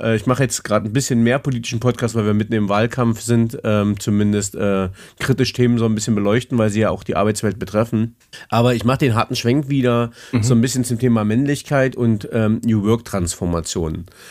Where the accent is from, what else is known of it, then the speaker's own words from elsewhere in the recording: Magdeburg, Saxony-Anhalt, Germany; now in Würzburg, Germany; mich betrifft es ja als Magdeburger und Wahlunterfranke gleich dreifach.